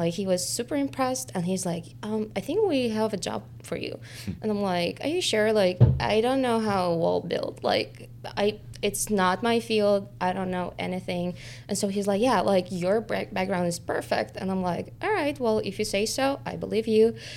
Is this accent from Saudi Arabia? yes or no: no; Uzbekistan; moved away as an adult; now in United States; I was born and raised in Uzbekistan